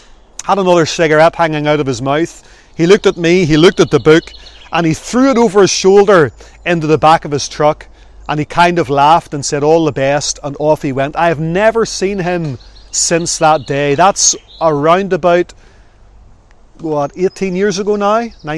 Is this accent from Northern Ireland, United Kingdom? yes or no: yes; Northern Ireland, United Kingdom; accent: Northern Ireland; now in Port Lincoln, Australia; he picked up my Northern Ireland accent, and he says, "What are you doing in Kangaroo Island?" I says, "Well, we're on holidays for a day or two, and I live currently in a place called Port Lincoln."